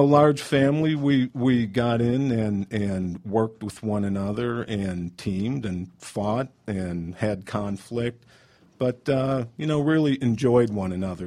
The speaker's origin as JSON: {"language": "English", "town": "Cleveland", "region": "Ohio", "country": "United States", "tie": "born or raised there", "also_born_or_lived": "Detroit", "lives_now": "Atlanta, United States", "said": "I grew up in Cleveland, was born in Detroit, Michigan"}